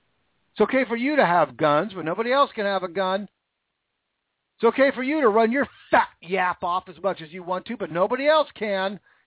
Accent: United States; Look, we're American people. We have the right. We have the right to speak.

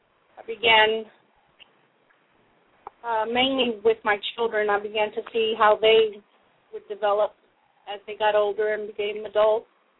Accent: Fort Worth, Texas, United States; Well, I'm from Texas, born and raised in Fort Worth

